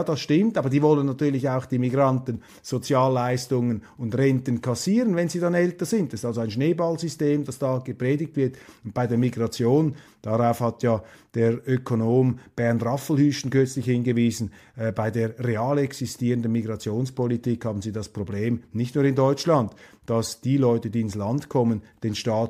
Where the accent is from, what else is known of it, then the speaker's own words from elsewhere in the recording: Switzerland; Und das ist für mich als Schweizer natürlich eine wichtige Information